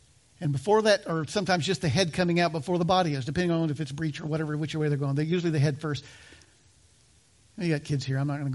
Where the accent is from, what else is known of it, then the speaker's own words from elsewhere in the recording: United States; Sorry, I'm an American. I believe in upholding our Constitution.